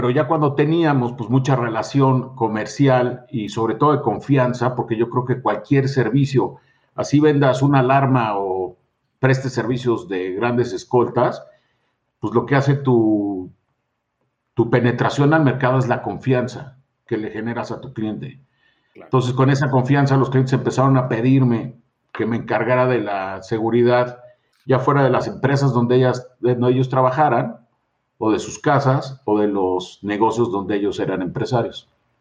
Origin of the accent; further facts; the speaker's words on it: Mexico City, Mexico; mucha gente aquí en la Ciudad de México cree que soy de Tijuana, pero no soy de Tijuana, soy de Feño, aquí nací, aquí he vivido, aunque he pasado mucho tiempo allá en Baja California, pero soy de aquí, de la Ciudad de México.